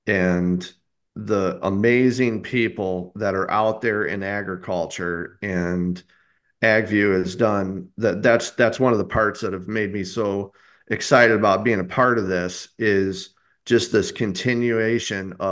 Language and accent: English; Genoa, Illinois, United States; I'm from Genoa, Illinois.